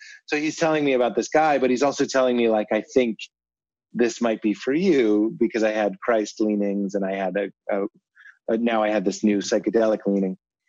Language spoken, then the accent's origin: English; Boston, Massachusetts, United States; But we're both Aries. We're both from Boston. We're both achievers.